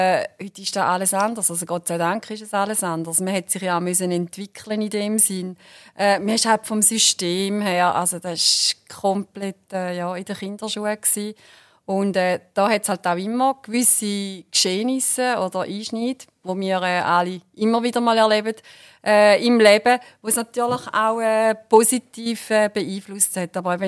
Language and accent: German; Eastern Switzerland, Switzerland; Und wie ihr ja meinen Dialekt, oder wie ich den nicht verstecken kann, ja, ich bin eine Ostschweizerin